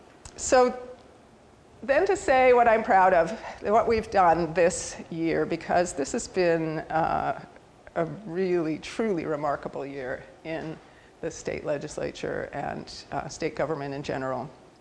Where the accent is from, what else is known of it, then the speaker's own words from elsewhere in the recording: Massachusetts, United States; also born or lived in Minnesota / California / New Jersey; now in New York, United States; I grew up in Massachusetts, I lived in Minnesota, I was educated in California and New Jersey.